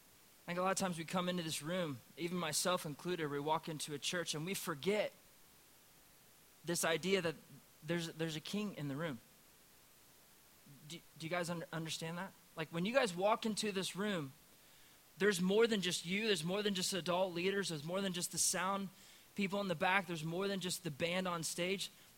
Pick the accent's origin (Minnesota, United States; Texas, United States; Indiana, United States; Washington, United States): Indiana, United States; I grew up in Indiana, so I'm a Hoosier, huge basketball fan.